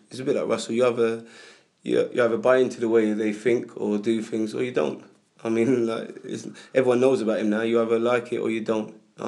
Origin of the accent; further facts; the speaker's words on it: Hackney, London, United Kingdom; I grew up in Hackney and I was in Leighton myself